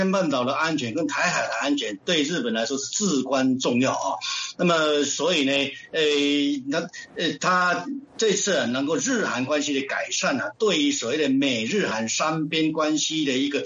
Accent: Taiwan; 对于我们作为一个台湾人来说

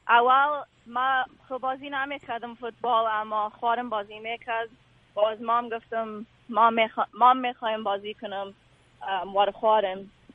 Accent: Afghanistan; چرا که ما کل ما افغان هستیم.

